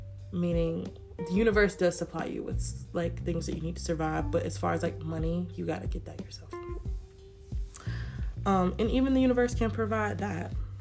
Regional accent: United States; living in the place I live in, the country I live in, it is so, obviously I'm American.

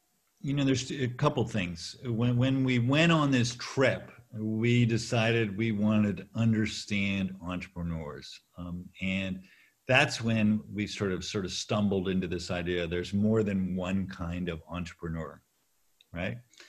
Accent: California, United States; You know, I'm a Californian.

